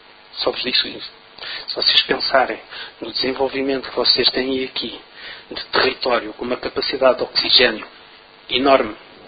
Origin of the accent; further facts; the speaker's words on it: Leiria, Portugal; born there; Eu não moro cá, não sou de cá, nasci em Leiria.